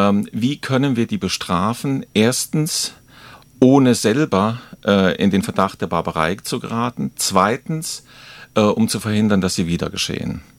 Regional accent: Saarland, Germany; moved away as an adult; also born or lived in Tübingen; Ich stamme ursprünglich aus dem Saarland, bin zum Studium nach Tübingen gekommen und habe dort dann 35 Jahre verbracht. Letztes Jahr bin ich umgezogen in eine andere kleine Stadt in der Umgebung von Stuttgart.

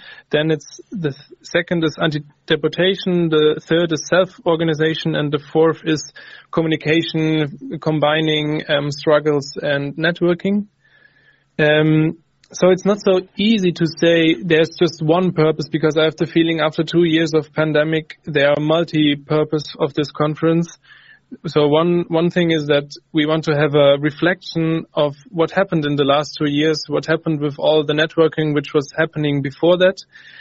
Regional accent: Freiburg, Baden-Württemberg, Germany; English is a second language; from Freiburg.

